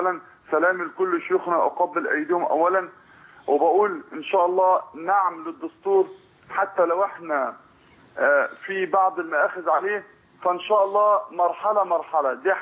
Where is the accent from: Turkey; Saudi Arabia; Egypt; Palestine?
Egypt; Mansoura, Dakahlia; انا من المنصورة حضرتك.